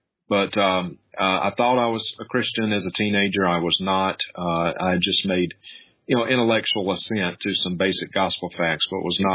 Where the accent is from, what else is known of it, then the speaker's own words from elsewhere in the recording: Vicksburg, Mississippi, United States; a faith healer who was coming for a visit to my hometown at the time, Vicksburg, Mississippi